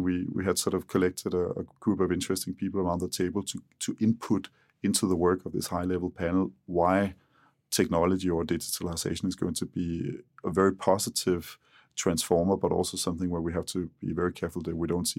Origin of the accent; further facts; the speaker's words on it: Denmark; English is a second language; I'm not saying this because I come from Denmark